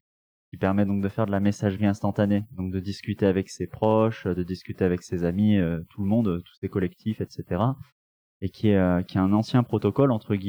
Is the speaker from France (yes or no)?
yes; Rennes, Brittany, France; Alors, moi, du coup, je viens de Rennes, en France. Du coup, voilà, la capitale de la Bretagne.